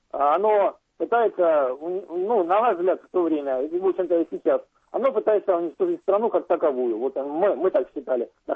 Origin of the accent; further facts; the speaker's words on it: Ukraine; я сам родом с Украины, там вырос